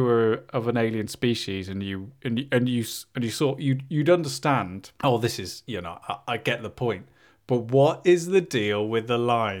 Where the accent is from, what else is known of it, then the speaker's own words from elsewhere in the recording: United Kingdom; this is probably because we're British and it doesn't matter in other countries, but because we're British, we respect the sanctity of the line.